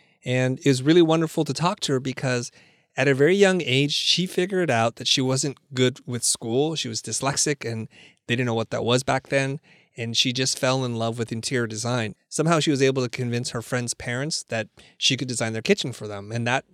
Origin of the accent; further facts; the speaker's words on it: San Jose, California, United States; While I was growing up in San Jose, and I didn't have a lot of exposure to art